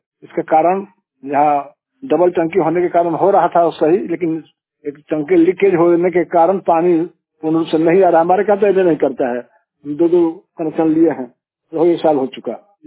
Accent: Khandaul, Bihar, India; खंडोल, पोस्टपुरारी, थाना संदेश, जिला भोजपुर के निवासी हूँ। यहाँ खंडोल पंचायत से 4 नंबर वार्ड से मैं हूँ।

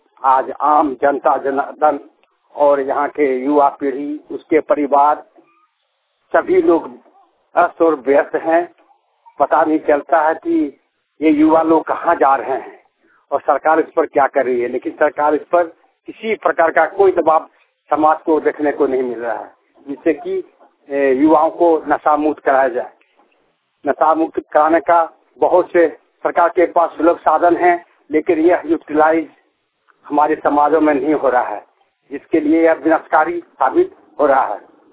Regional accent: Basanpur, Jharkhand, India; ग्राम बसनपुर, थाना जसीडीह, जिला देवघर, झारखंड का निवासी हूं।

